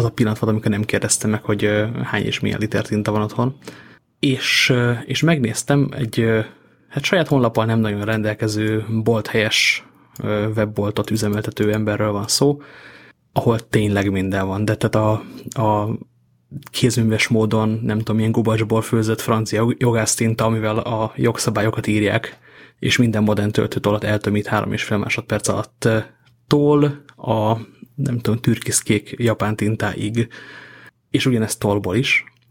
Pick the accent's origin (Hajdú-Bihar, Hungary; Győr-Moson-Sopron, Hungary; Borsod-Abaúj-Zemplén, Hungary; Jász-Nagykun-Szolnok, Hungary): Borsod-Abaúj-Zemplén, Hungary; Miskolc; jártam otthon Miskolcon a családnál